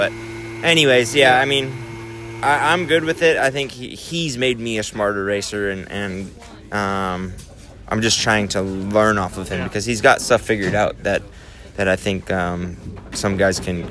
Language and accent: English; Minnesota, United States; I grew up in Minnesota